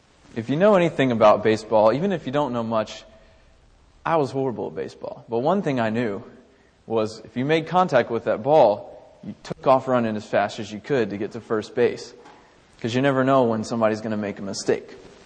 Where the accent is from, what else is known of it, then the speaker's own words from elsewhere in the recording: Houston, Texas, United States; Many of you may know that I grew up in Houston, or near Houston, I might say.